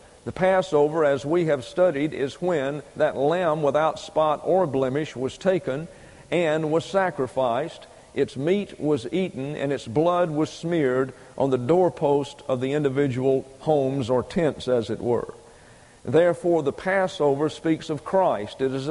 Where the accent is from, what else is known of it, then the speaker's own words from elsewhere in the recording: the South, United States; I am originally from the South. I'm becoming more and more a Yankee as I stay here.